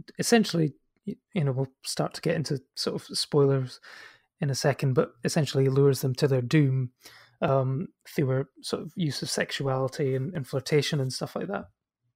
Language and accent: English; Scotland, United Kingdom; some of the dialogue for me as a Scot was slightly difficult to understand